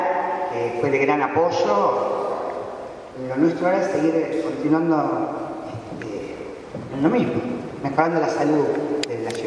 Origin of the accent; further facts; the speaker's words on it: Buenos Aires, Argentina; yo que vengo de Buenos Aires, me formé allá y sigo teniendo todos mis referentes, amigos allá